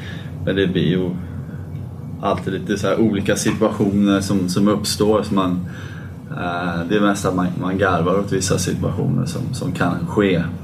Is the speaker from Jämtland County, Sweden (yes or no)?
yes; Åre, Jämtland County, Sweden; vi växte upp i Åre. En liten skidort uppe i Jämtland och vi älskade åka skridskor.